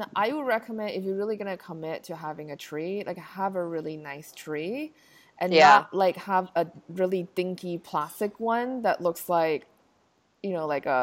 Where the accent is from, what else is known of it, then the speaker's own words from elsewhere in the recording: Taiwan; I grew up in Taiwan. We didn't celebrate Christmas at all.